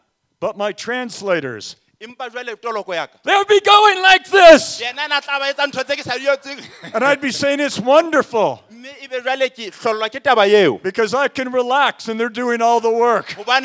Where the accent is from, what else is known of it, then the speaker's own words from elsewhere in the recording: California, United States; Now, I come from California. I'm very relaxed.